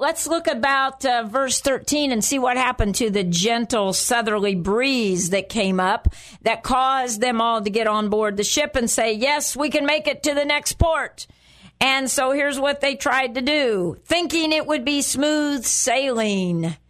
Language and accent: English; Midwest, United States; Now, I'm not from the Northeast, and you're not either. We're from the Midwest, aren't we?